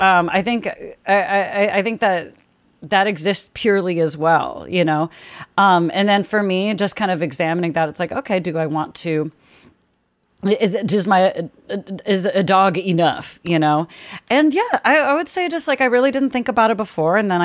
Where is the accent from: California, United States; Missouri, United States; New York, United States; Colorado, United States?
California, United States; I grew up in the Bay Area with lots of my relatives from my Taiwanese side of the family, my mom's side, my grandparents, aunts, uncles, their kids.